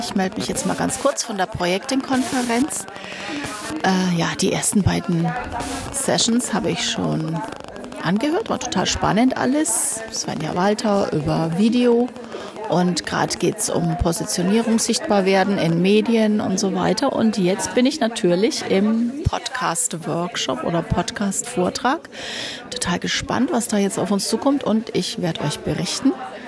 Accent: Nuremberg, Bavaria, Germany; Ein Großteil kenne ich natürlich als Nürnbergerin.

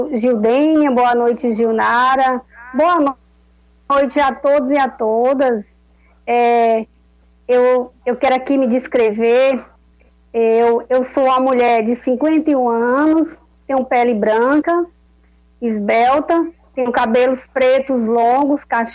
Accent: Maranhão, Brazil; Na verdade, eu sou do interior do Maranhão

